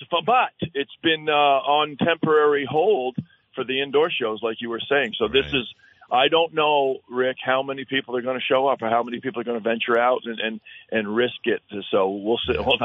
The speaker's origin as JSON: {"language": "English", "town": "Stowe", "region": "Vermont", "country": "United States", "tie": "born or raised there", "said": "I grew up in Stowe, Vermont since 1968, and I live in Elmore now."}